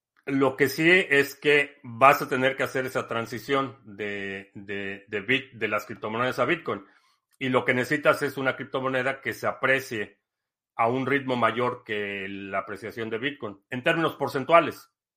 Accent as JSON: {"language": "Spanish", "region": "Mexico City", "country": "Mexico", "moved": "yes", "lives_now": "United States", "said": "Soy mexicano, sí, nací en la Ciudad de México y vivo en Estados Unidos desde hace mucho. Antes de que muchos de ustedes nacieran, llegué a Estados Unidos en el 2005."}